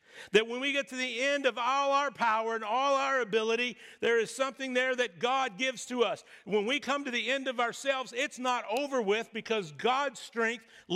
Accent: Texas, United States; Believe me, I know. I grew up in Texas, so there's a lot of independence.

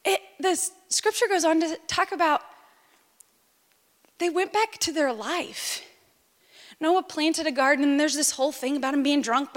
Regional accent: the South, United States; I'm from the South. We talk in football.

